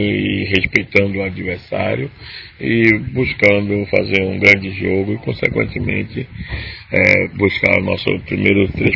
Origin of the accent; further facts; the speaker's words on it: Bahia, Brazil; Coisa dos baianos, também sou baiano.